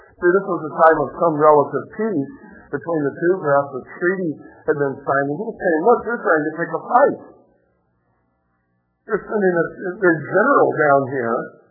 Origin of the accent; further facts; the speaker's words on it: Indiana, United States; you all know I grew up in Indiana, and if I need to swim in clean water, I don't go to Spring Creek. I go and swim in Lake Michigan.